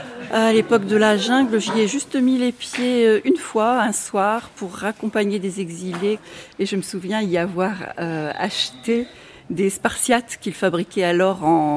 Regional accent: Hauts-de-France, France; Moi, je suis du Calaisis, j'habite à une vingtaine de kilomètres

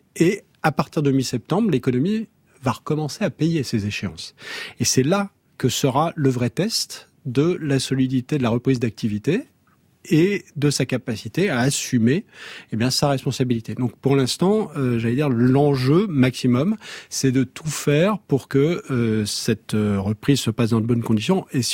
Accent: France; Je suis provincial d'origine. J'ai quitté Paris pour aller à Bruxelles pour que mes enfants vivent ailleurs qu'à Paris. Quand on est revenu de Bruxelles, c'était pour vivre en province

